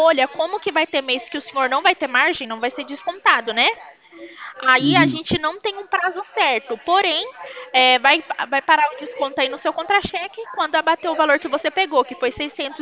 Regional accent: São Paulo, Brazil; eu sou daqui de São Paulo.

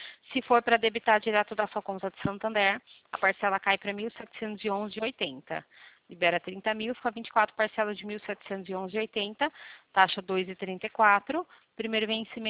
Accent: Limeira, São Paulo, Brazil; Eu sou daqui de Limeira, do lado de Araras, aqui pertinho.

